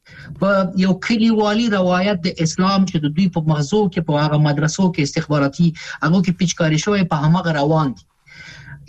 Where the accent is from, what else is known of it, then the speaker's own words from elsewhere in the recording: Afghanistan; ځکه چې مونږ افغانان یو، کنه وطن خو زموږ دی